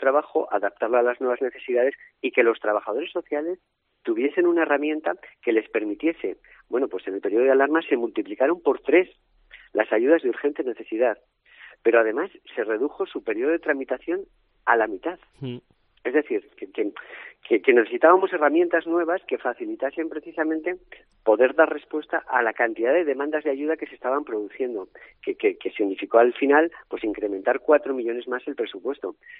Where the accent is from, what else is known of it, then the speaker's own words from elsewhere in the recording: Zaragoza, Aragon, Spain; Yo creo que tenemos que estar muy orgullosos como zaragozanos de cómo han reaccionado nuestros vecinos